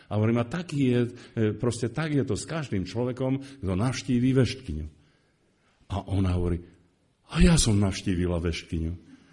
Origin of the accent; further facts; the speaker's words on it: Komárno, Nitra Region, Slovakia; Spomínam si, ako sme išli na na tržnicu, tam u nás v Komárne